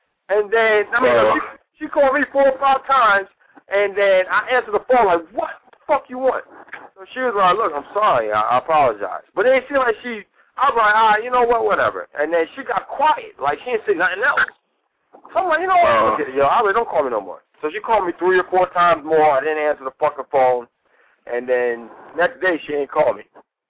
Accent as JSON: {"language": "English", "region": "New York", "country": "United States", "said": "She's like, oh, hey, how you from New York? I'm like, yeah, I'm from New York."}